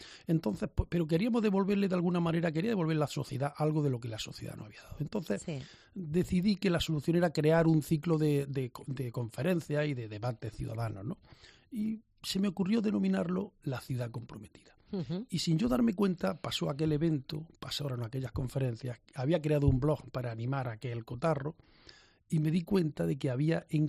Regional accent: Guadix, Andalusia, Spain; Yo soy también accitano.

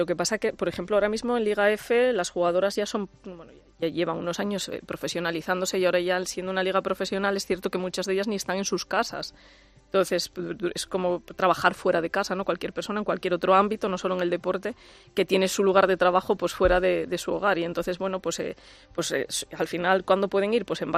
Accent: Asturias, Spain; Yo tenía mi trabajo en Asturias, era directora general de deporte allí en mi tierra.

